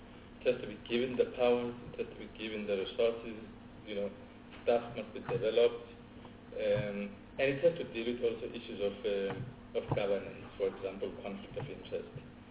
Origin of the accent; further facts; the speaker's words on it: Gauteng, South Africa; I'm originally from the East Rand of Gauteng. I've gone to school all sorts of places.